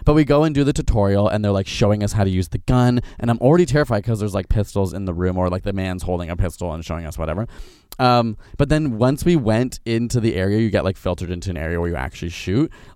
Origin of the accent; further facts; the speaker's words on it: Ontario, Canada; as a Canadian from Ontario